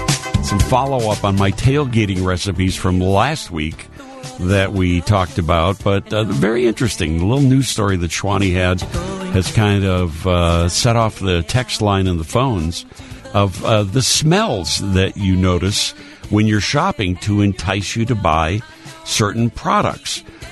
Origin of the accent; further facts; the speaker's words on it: Illinois, United States; Yeah, wasn't there a Nabisco on Cicero? I mean, I grew up on the South Side, so I remember a lot of these South Side smells.